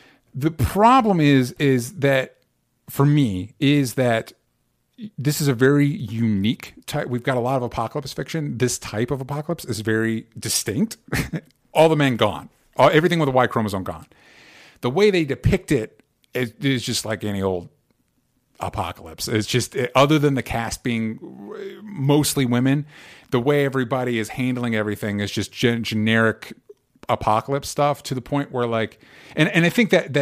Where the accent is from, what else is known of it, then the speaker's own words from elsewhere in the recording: the South, United States; growing up in the South, militias were predominantly a dude thing